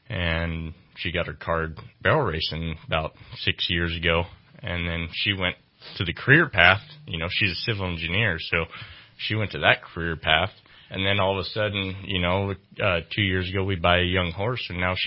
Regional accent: Salinas, California, United States; And I grew up in Salinas and around that area, it's all ag, as you well know, it's salad capital of the world.

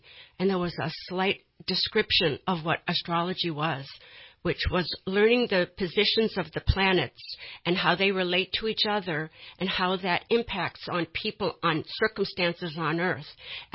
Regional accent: Cleveland, Ohio, United States; born there; I was born in Cleveland, Ohio, and I went to school and had a fairly ordinary life until I was around 12

